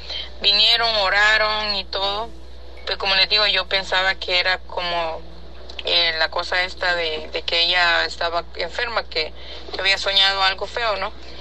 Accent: El Salvador; Yo soy salvadoreña.

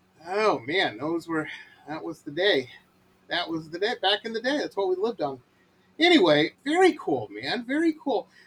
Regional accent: New Baltimore, Michigan, United States; I grew up in New Baltimore, technically, before I moved down to the city, which for those who don't know, if you want to look it up on a map, it's just past Mount Clemens and all that shit.

